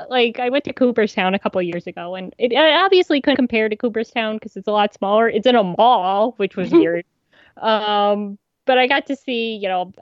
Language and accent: English; Canada; I was convinced like I would miss security and be arrested as like a Canadian terrorist.